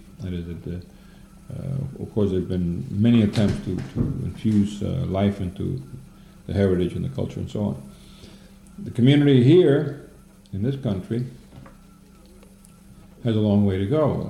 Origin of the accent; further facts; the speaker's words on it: Puerto Rico; How this country sees Puerto Ricans, I think for the most part we're still seen in a very, very poor light.